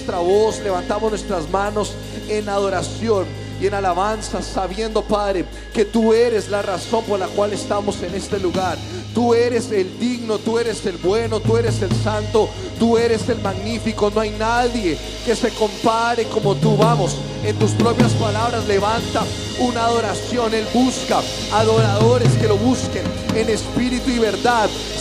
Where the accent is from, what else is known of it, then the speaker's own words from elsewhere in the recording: Colombia; Ahora, como colombianos creo que tenemos la costumbre